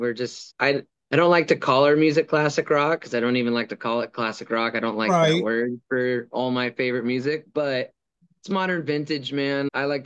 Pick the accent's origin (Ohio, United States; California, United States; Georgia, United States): California, United States; Temecula; because we're from Temecula. We got to have all the wineries and Old Town